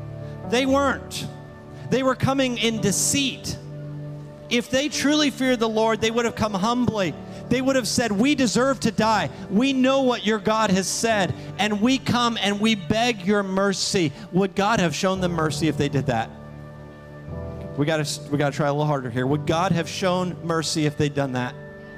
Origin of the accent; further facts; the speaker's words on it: Mount Orab, Ohio, United States; No, if you ask, where are you from? I'd say Mount Orab. Now, I'll tell you, when I was in Dallas, Texas a couple weeks ago and somebody said, where are you from? I didn't say Mount Orab because they don't know where Mount Orab is. I said, I'm from the Cincinnati area.